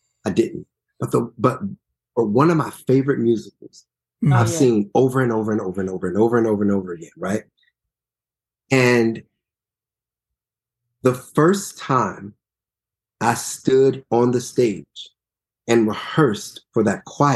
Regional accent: Detroit, Michigan, United States; I'm from Detroit, and I remember our choir director, Dr. Morrow, would always be like, it's too brassy, Detroit.

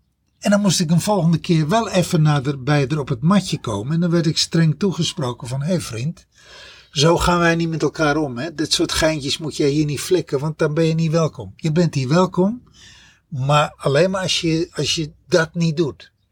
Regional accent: Texel, North Holland, Netherlands; Ik ben opgegroeid op Texel voor een deel van mijn leven. Tot mijn lagere school heb ik op Texel gedaan.

